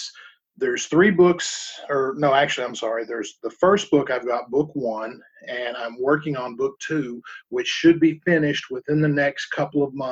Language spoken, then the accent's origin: English; the South, United States; I'm from the South, and we first came up here, and they said Squirrel Fest.